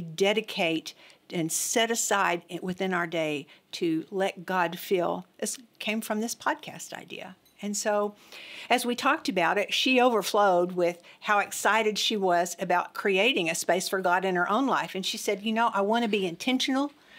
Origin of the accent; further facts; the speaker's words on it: Abilene, Texas, United States; I grew up in Abilene. And my husband and I worship here at Baker Heights Church of Christ.